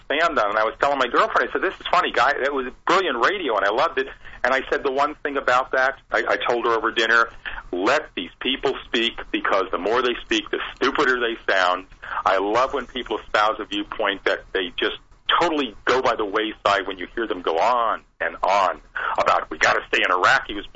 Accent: United States; because I live in America, I'm an American, I love the country

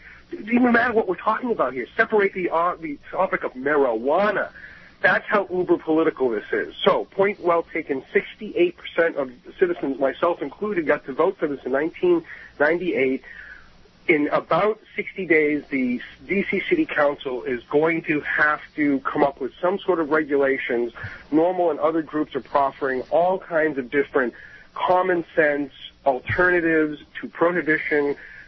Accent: Massachusetts, United States; I'm from Massachusetts. Tip O'Neill was my political mentor.

